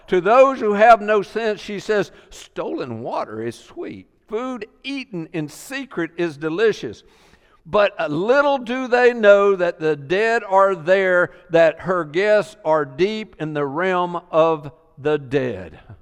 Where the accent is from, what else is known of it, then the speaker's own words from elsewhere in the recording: the Carolinas, United States; I grew up in the Carolinas. They had the sweetest water there ever was.